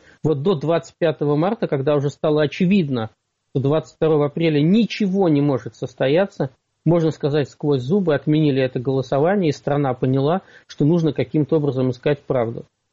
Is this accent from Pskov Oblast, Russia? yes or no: yes; Pskov Oblast, Russia; но я человек из Псковской провинции, я псковский региональный депутат.